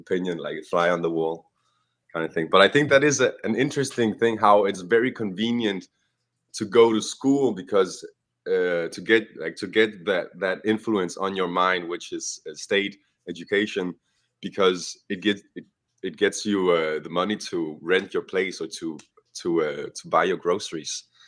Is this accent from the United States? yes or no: no; Italy; I grew up in Italy. So I actually didn't go to the Danish school system.